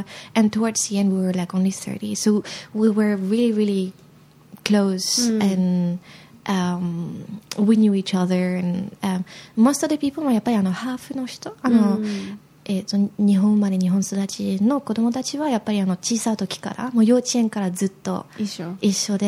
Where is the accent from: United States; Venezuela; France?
France; first language French; English is a second language; I was coming from France and yeah